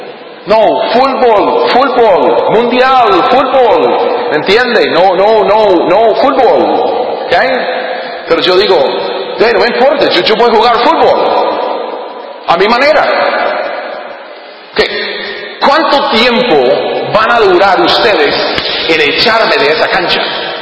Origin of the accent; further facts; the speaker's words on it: United States; Spanish is a second language; yo soy gringo, ok, de los Estados Unidos.